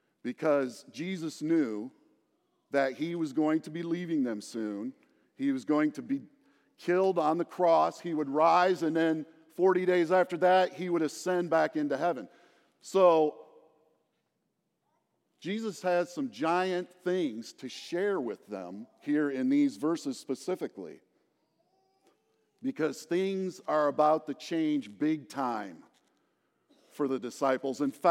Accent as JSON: {"language": "English", "region": "Iowa", "country": "United States", "tie": "born or raised there", "said": "That reminded me of a story of my childhood growing up in Iowa."}